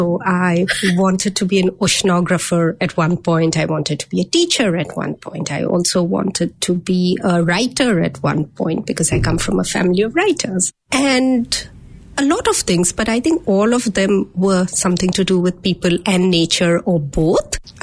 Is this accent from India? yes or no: yes; India; moved away as an adult; also born or lived in Mumbai / Kolkata / Delhi; now in New Zealand; So I'm from there. But I was born in Bombay, which is the commercial capital of India. I then have lived in Calcutta, in Delhi, in Rajasthan, in UP. I've done my university in Delhi and my PhD in Bombay.